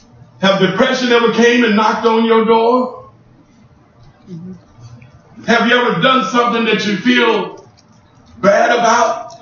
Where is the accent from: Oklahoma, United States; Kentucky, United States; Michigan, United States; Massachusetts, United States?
Oklahoma, United States; Mug; And see, I'm from Oklahoma, a little backwood place called Mug, Oklahoma. And I was a kid.